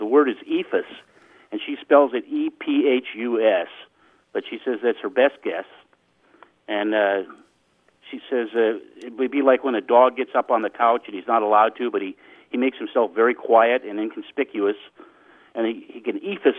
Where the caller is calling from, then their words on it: La Mesa, California, United States; I'm calling from La Mesa, California.